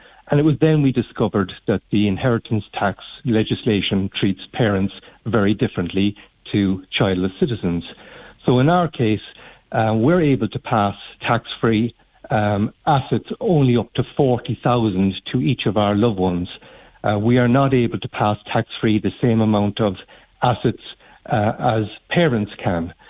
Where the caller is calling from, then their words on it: Cork, Munster, Ireland; I'm phoning from Cork